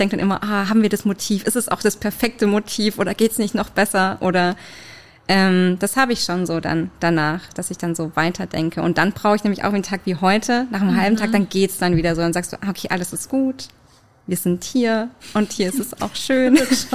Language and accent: German; Würzburg, Bavaria, Germany; now in Stuttgart, Germany; Also ich bin ja in Würzburg aufgewachsen und ich bin dann von Würzburg nach Stuttgart gezogen.